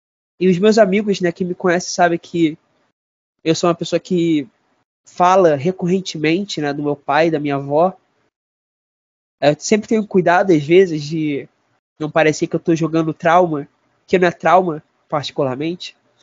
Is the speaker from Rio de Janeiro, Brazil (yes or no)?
yes; Rio de Janeiro, Brazil; Eu voltei recentemente a morar na Tijuca, que é o bairro onde eu nasci e fui criado. Nasci não exatamente, mas fui criado desde quando eu era muito pequeno.